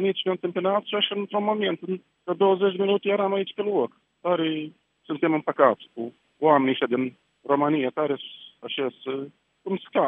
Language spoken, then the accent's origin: Romanian; Mahala, Chernivtsi Oblast, Ukraine; De la Cernăuți, satul Mahala.